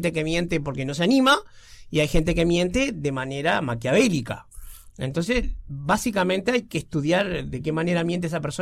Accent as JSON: {"language": "Spanish", "country": "Uruguay", "said": "Yo nunca viví en Israel, soy uruguayo"}